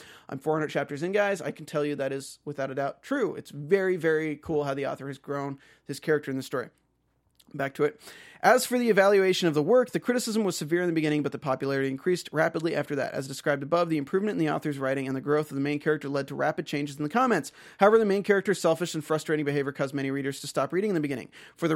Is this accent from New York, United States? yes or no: no; North Carolina, United States; now in California, United States; again, I'm from North Carolina, and I live in California. I don't speak Chinese.